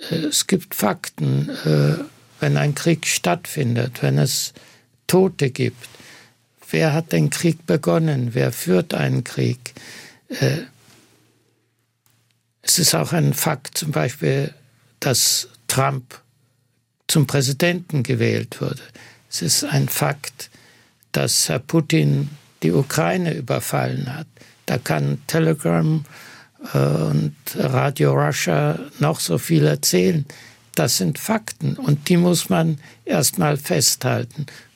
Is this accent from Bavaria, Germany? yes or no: yes; Ichenhausen, Bavaria, Germany; also born or lived in Israel; Wir kommen aus Ichenhausen, also zwischen Augsburg und Ulm, bayerischen Schwaben.